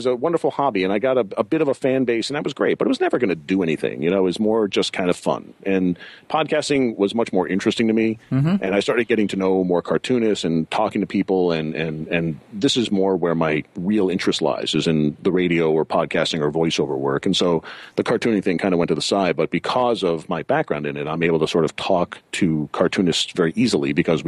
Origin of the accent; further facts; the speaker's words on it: New York, United States; And so I was always a Mets fan. I grew up on Long Island, so I'm a Mets fan.